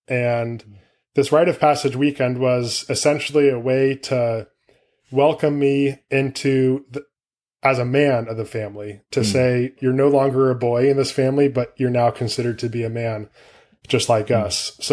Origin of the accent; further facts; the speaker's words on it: California, United States; Starting from the beginning, born and raised in the Bay Area of California, I have three brothers, no sisters.